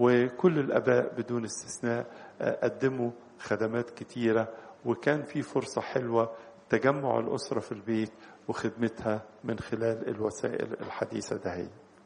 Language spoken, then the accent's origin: Arabic; Egypt